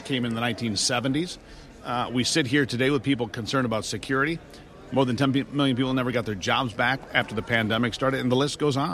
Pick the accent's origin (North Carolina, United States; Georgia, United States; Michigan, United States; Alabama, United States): Michigan, United States; I come from Michigan, not a free state.